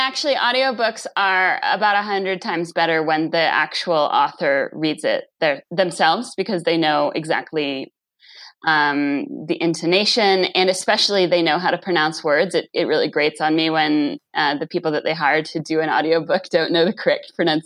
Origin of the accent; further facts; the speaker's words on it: Texas, United States; now in Denver, United States; No, I've lived a lot of places, but I grew up mostly in Texas.